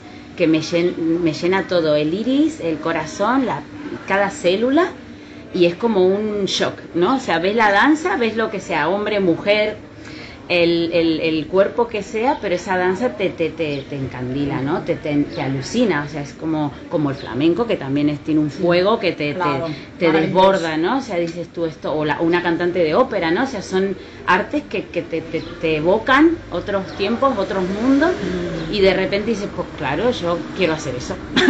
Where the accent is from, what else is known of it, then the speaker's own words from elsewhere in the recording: Argentina; moved away; yo vengo de Latinoamérica, o sea, de Sudamérica, Argentina, año 1992